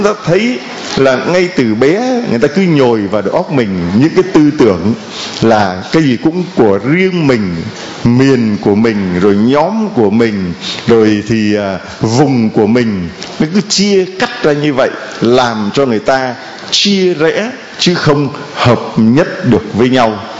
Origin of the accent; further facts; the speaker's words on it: Southern Vietnam, Vietnam; born there; chúng tôi là Bắc di cư mà. Mặc dù sinh ở miền Nam nhưng mà gốc bố mẹ vẫn miền Bắc đi vô đây, còn tôi thì sinh ở miền Nam.